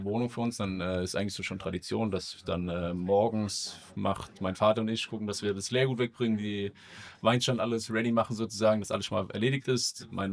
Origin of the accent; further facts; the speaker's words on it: Guldental, Rhineland-Palatinate, Germany; Aus Bad Kreuznach von der Nahe. Also wir kommen aus Guldenthal, das ist bei Bad Kreuznach an der Nahe.